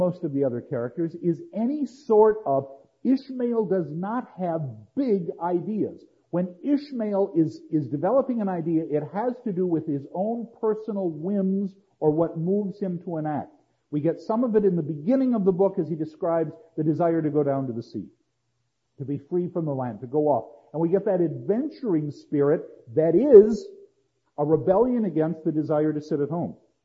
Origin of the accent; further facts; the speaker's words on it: United States; All this will be done for me because I am an American, and this is what I have earned.